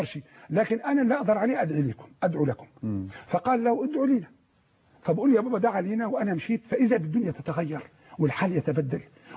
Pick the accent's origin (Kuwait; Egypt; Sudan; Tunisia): Egypt; دارنا مصر، دارنا كفلاح انا ابن الريف.